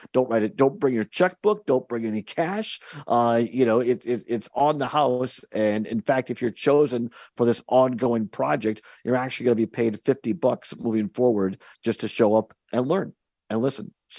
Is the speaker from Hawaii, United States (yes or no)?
no; Richland Center, Wisconsin, United States; listen to us here in Southwest Wisconsin, WRCE AM 1450 and FM 107.7 is where we are at today here in my hometown, Richland Center.